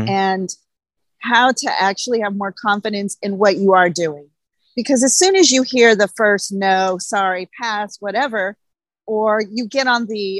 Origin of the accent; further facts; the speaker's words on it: Ontario, California, United States; I grew up in Ontario, California, and that's a small little town in the Inland Empire.